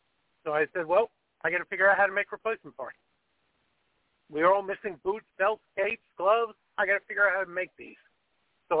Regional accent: Floral Park, New York, United States; I'm from Floral Park.

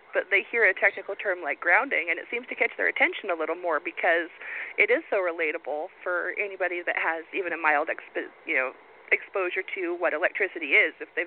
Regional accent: Oregon, United States; because I'm an Oregonian. I'm from Northeast Oregon

